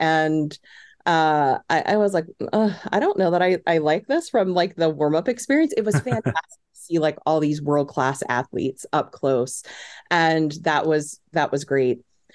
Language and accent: English; Virginia, United States; I grew up in the Hampton Roads area.